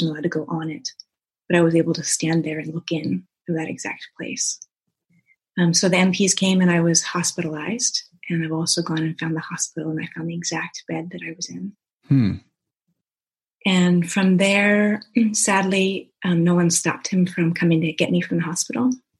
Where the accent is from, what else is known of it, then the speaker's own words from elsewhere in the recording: East Coast, United States; So when I was, I grew up on the East Coast of the U.S.